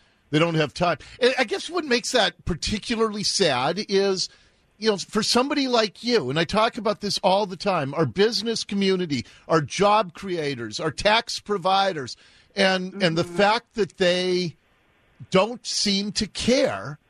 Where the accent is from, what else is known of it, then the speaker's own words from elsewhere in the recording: Seattle, Washington, United States; like I said, I grew up in Ballard, and it was like that when I was a kid